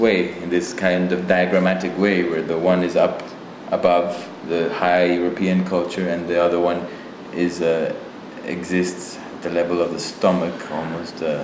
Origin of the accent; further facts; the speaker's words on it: Cali, Valle del Cauca, Colombia; And yeah, the salsa also has this moment of celebrating Cali, my hometown.